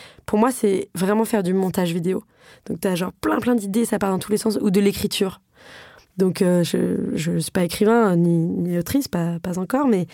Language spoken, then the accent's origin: French; Paris, Île-de-France, France; j'ai grandi à Paris, je suis fille de deux parents qui vont très bien, de classe moyenne supérieure. J'ai grandi à Paris, j'ai fait des études très privilégiées, très, très réputées.